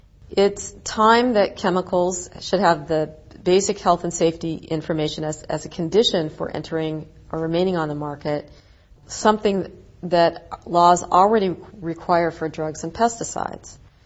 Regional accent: Oregon, United States; My home state of Oregon, unfortunately, was unable to get a ban through the legislature in just this year.

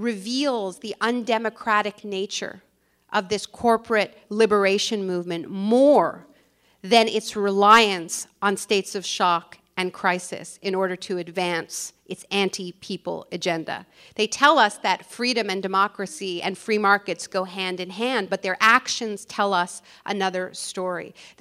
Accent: Montreal, Quebec, Canada; experiments that were done in the 1950s in my hometown, in Montreal. You know, when my parents dodged the draft, they came to Canada.

